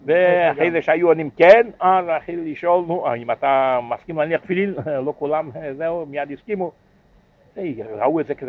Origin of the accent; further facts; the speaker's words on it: France; זה היה בצרפת, אני בא מצרפת.